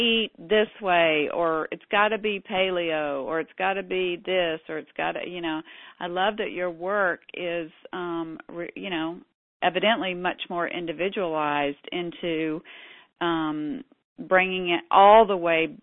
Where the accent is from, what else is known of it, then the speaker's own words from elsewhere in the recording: the South, United States; Like I'm from the South, you know, so I can say